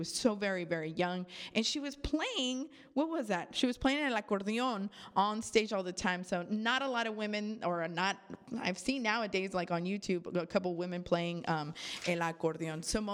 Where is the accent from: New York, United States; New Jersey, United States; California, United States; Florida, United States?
California, United States; Vallejo; I'm from Vallejo.